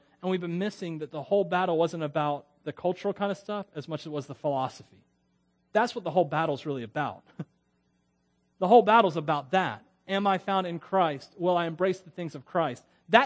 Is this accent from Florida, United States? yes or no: yes; Miami, Florida, United States; also born or lived in Wauchula; My mom, we lived, I was born in Miami. My dad moved us to Wachula until I was about one.